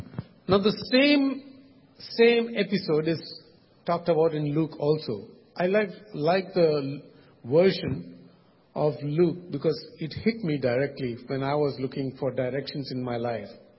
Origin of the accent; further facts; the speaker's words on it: India; moved away; But we know that, we come from India. We moved up to this country